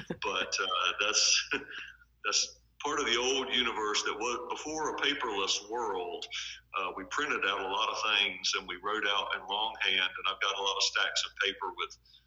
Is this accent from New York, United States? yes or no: no; Chapel Hill, North Carolina, United States; I grew up in Chapel Hill.